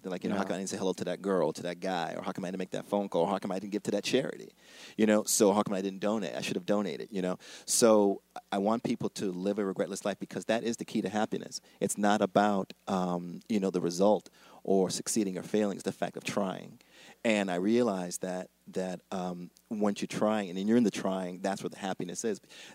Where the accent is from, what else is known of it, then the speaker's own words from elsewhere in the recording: Springfield, Massachusetts, United States; So I told her I was from Springfield, Massachusetts. No one famous ever came from Springfield, Massachusetts.